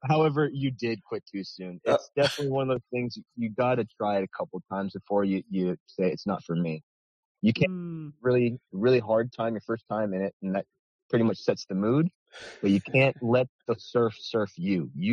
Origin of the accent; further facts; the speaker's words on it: California, United States; also born or lived in Hawaii / China; So I grew up in California in the Bay Area where there's cold water, and I had to use a 5-millimeter wetsuit.